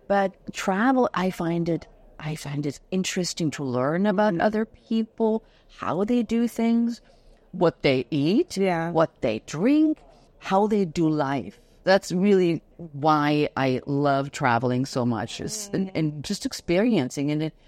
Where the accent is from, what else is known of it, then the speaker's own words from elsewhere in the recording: Germany; English is a second language; now in United States; I'm originally from Germany.